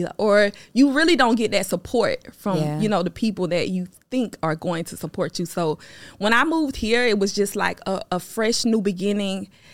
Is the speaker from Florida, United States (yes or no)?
yes; Lakeland, Florida, United States; I'm from Lakeland, Florida, and I teach women how to build party planning empires.